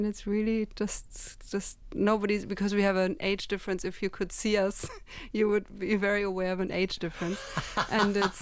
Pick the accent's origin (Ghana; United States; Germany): Germany; even though I grew up in Germany.